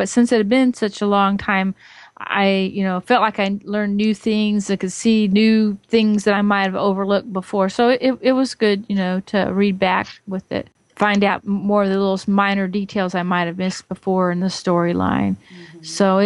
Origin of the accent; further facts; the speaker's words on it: Atlanta, Georgia, United States; from the Atlanta area in Georgia.